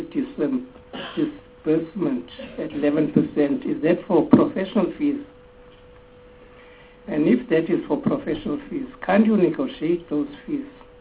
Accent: Eastern Cape, South Africa; Then the state of the schools, as my colleagues have said, in the Eastern Cape, they are horrible. I'm from the Eastern Cape.

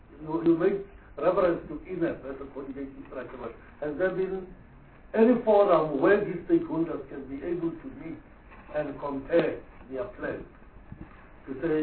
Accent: North West, South Africa; I come from Northwest Province, and so my focus looks first at Northwest Province

